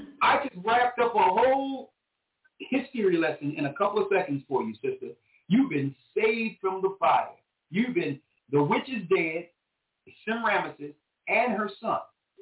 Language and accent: English; Lake Charles, Louisiana, United States; Oh, I'm from Lake Charles. So we got some people in Louisiana that can reach out to you.